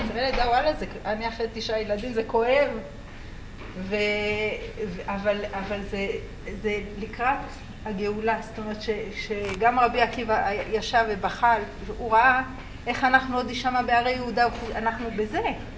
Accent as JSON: {"language": "Hebrew", "town": "Kiryat Arba", "region": "West Bank", "country": "Palestine", "tie": "born or raised there", "said": "אני נולדתי פה בקריה, אני הראשונה שנולדה בקריית ארבע"}